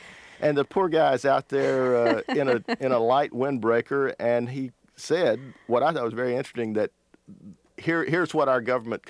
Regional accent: Alabama, United States; I was greatly influenced as a young person growing up in Alabama when Bear Bryant was the football coach at the University of Alabama.

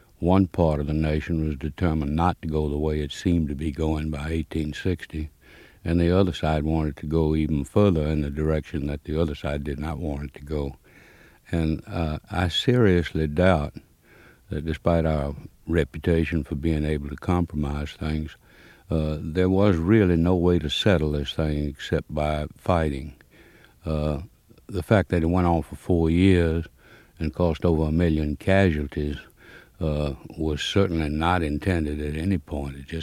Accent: Mississippi, United States; Well, I'm from Mississippi, and Southerners tend to be more interested in that war than the rest of the nation.

